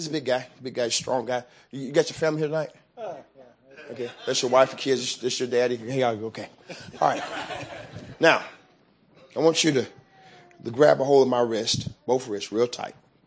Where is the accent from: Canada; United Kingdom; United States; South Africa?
United States; Chicago, Illinois; I remember, and I grew up in Chicago on the west side